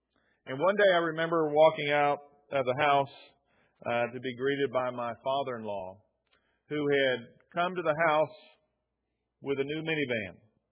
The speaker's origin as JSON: {"language": "English", "region": "South Carolina", "country": "United States", "said": "We're from South Carolina, you remember."}